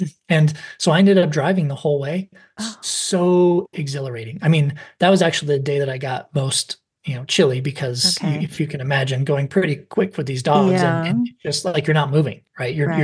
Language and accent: English; Colorado, United States; we're from Colorado, so we have this beautiful landscape and playground.